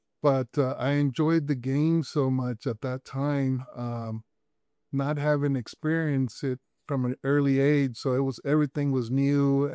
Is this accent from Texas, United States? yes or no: yes; Texas, United States; first language es; English is a second language; growing up in Texas, football was king. And as I went on to high school, I was a late developer. I really transitioning from Spanish to English and stuff had kind of put me behind socially and mentally.